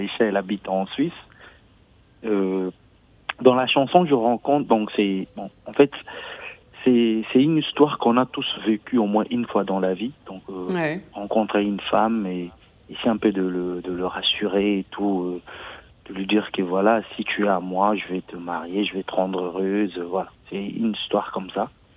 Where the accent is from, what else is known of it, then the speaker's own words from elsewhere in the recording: DR Congo; Mais comme je suis congolais au pays